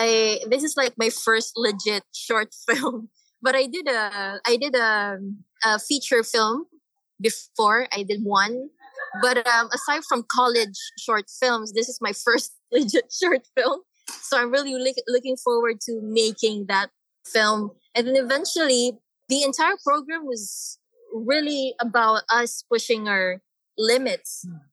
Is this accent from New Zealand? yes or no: no; Mindanao, Philippines; Island of the Philippines. And in Mindanao, and I'm from there. Somehow it was my hometown which my family escaped from